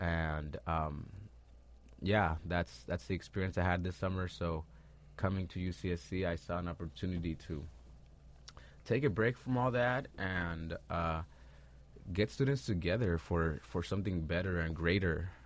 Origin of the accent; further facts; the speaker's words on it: Iguala, Guerrero, Mexico; I am from Iguala, Guerrero de la Independencia. It is the home of the original tribe of the Olmeca back hundreds of years.